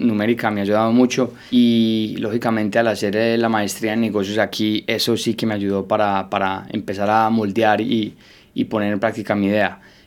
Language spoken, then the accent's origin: Spanish; Armenia, Quindío, Colombia; Yo crecí en Armenia, Quindío, es una ciudad pequeña de Colombia. Allí compartí con toda mi familia desde muy chico en las fincas. Mi familia es agropecuaria y tenemos 5 fincas dentro de la familia y básicamente crecí allí